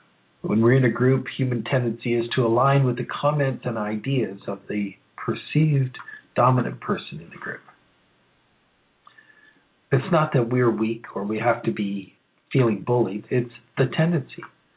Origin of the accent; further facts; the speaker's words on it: Canada; Being Canadian, you're part of, you know, this experience of the vastness of the country.